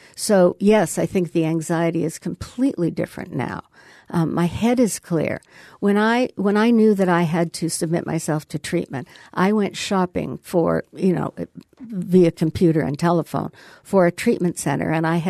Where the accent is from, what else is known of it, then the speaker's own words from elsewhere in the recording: Canada; born there; I mean, I'm a Canadian by birth.